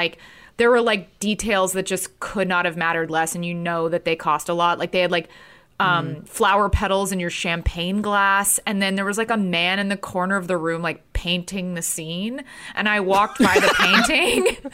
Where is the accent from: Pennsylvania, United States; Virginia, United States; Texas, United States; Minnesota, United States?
Texas, United States; it's just like not my vibe as like a Texan Jew.